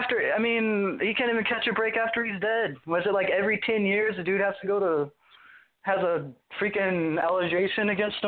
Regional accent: Arizona, United States; Hey, I grew up in Arizona on the Mexican border, all right?

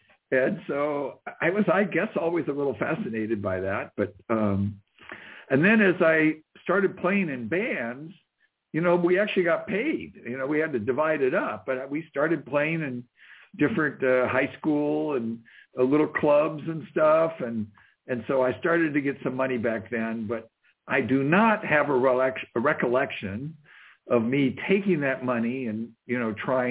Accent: Las Vegas, Nevada, United States; I grew up in Las Vegas, Nevada.

